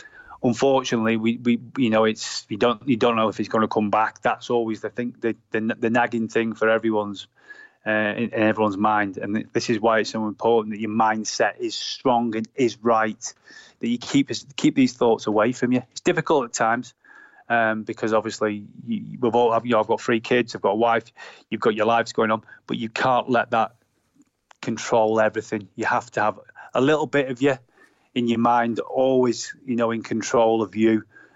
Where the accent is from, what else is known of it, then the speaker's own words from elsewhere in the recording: Southport, North West England, United Kingdom; I grew up in Birkdale, where I lived in Southport